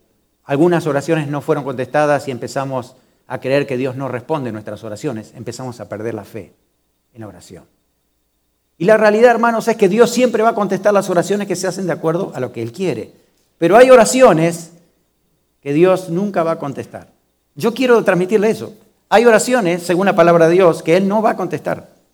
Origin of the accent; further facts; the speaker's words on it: Argentina; moved away; Yo tenía muchísimos amigos en Argentina. Y desde que salí de Argentina, siempre por mi carácter y por mi manera de ser, siempre quiero tener contacto con todos mis amigos.